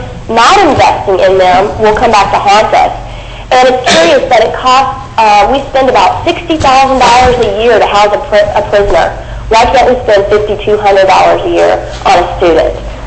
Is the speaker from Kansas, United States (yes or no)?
no; Moose Pass, Alaska, United States; I'm from Moose Pass on the Kenai Peninsula, and I'm speaking for myself as a community member.